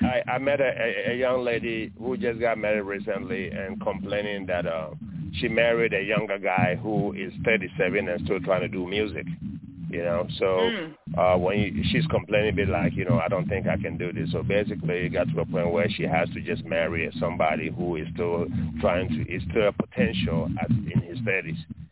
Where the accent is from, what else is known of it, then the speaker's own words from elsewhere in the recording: Ghana; Yeah, greetings, everyone. … I'm from Ghana.